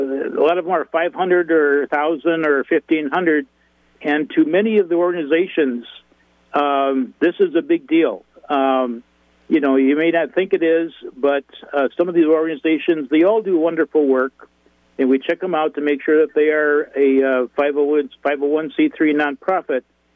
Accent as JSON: {"language": "English", "town": "Beaver Dam", "region": "Wisconsin", "country": "United States", "tie": "born or raised there", "also_born_or_lived": "Illinois", "said": "I was born and raised here in Beaver Dam, but part of the time we were in Illinois"}